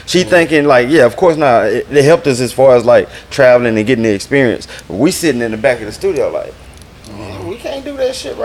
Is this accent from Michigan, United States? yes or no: no; Texas, United States; I grew up here. I mean, I was raised in Texas, but for the summer, my old man lived in LA. So I would spend every summer with him.